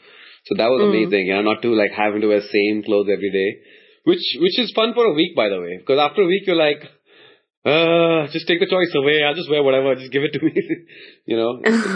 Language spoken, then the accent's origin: English; Mumbai, Maharashtra, India; born there; Okay, I was born in Mumbai, where I live. In fact, not too far away from where I am right now. I was born in Bandra, at a maternity ward just right next to Pali Hill. That's where my grandparents lived, and my dad and my mom.